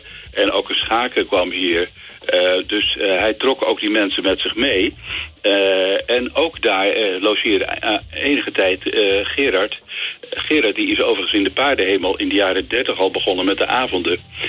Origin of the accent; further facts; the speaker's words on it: Alkmaar, North Holland, Netherlands; also born or lived in Schoorl; ik woon hier nu bijna 30 jaar. En daarvoor nog 15 jaar in Schorl. Ik kom oorspronkelijk uit Alkmaar.